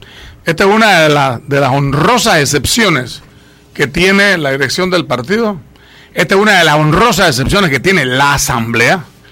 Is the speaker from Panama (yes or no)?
yes; Panama; Siendo panameños todos, yo quiero decirte que todos reclaman el contacto con las bases.